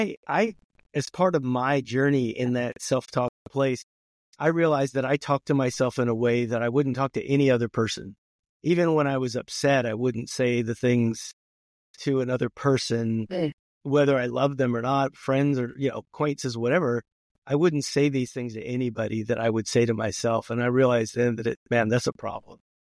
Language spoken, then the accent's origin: English; California, United States; now in Kansas City, United States; I grew up in Southern California, along the coast, right near the Port of Los Angeles, great middle class to high income neighborhood, although we weren't high income.